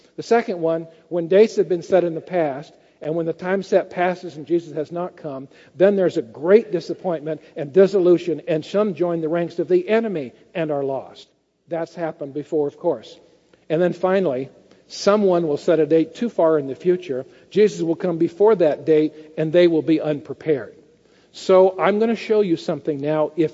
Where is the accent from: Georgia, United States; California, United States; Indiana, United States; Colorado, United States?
California, United States; moved away as an adult; Now, I was raised in California where everybody was you guys, but when I married Kathy and went to the Southern Union, it's all y'all.